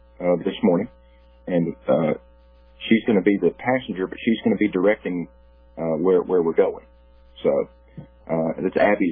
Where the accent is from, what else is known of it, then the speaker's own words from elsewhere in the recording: West Virginia, United States; You know, we were outsiders when we moved here from West Virginia.